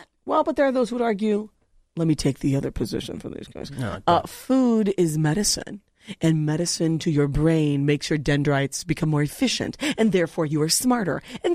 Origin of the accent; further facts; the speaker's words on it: California, United States; Grew up in the South Bay. Yeah, so bougie. I went to Lawndale Elementary Unified. I went to Jane Addams there in Lawndale for 8 years